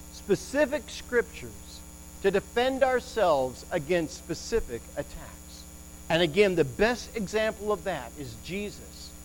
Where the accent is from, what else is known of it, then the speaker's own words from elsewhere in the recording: England, United Kingdom; born there; I was born in England, and so